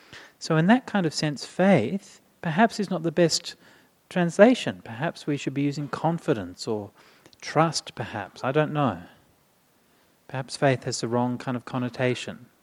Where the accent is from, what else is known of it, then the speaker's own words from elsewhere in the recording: Perth, Western Australia, Australia; I grew up in Perth in the 1980s, right?